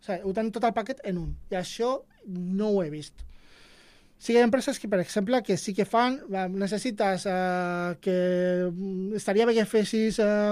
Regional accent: El Prat de Llobregat, Catalonia, Spain; que jo soc del Prat.

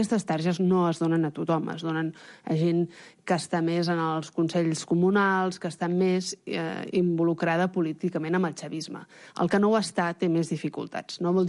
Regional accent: Venezuela; Catalan is a second language; És molt difícil treballar com a periodista veneçolà.

